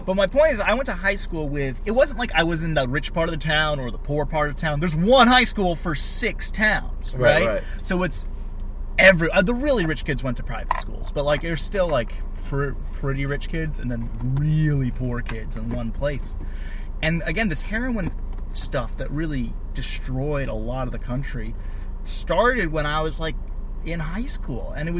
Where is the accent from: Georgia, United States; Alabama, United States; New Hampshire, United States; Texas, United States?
New Hampshire, United States; Well, I'm from New England. I'm from New Hampshire specifically, and the heroin epidemic destroyed us. a lot of heroin in the area I grew up.